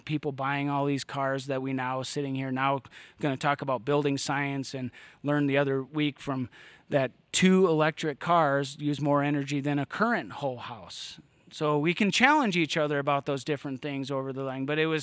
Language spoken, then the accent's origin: English; Fargo, North Dakota, United States; now in Colorado, United States; Yeah, so I grew up in the Dakotas. I graduated high school in Fargo, North Dakota, and moved out to come to Colorado